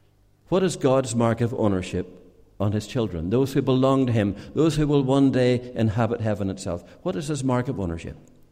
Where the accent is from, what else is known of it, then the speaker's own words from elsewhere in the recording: Northern Ireland, United Kingdom; I come from County Antrim, and near to where I live, there's a lot of hill sheep farming.